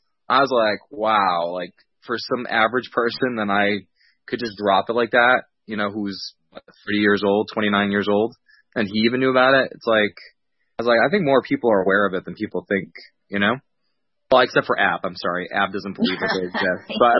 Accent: New England, United States; Oh, man, I got to tell you, I grew up in New England, and it rained all the damn time.

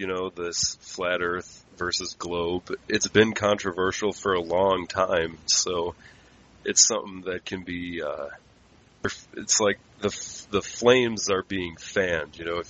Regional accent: Wisconsin, United States; From Wisconsin, USA.

